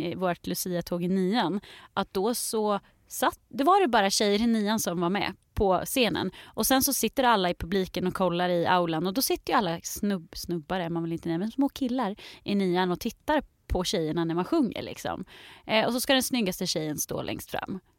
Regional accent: Linköping, Östergötland, Sweden; i Linköping där jag kommer ifrån

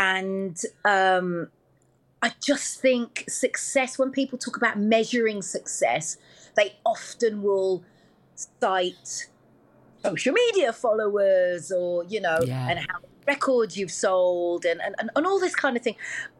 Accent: Wolverhampton, West Midlands, United Kingdom; Yeah, I was just … from Wolverhampton.

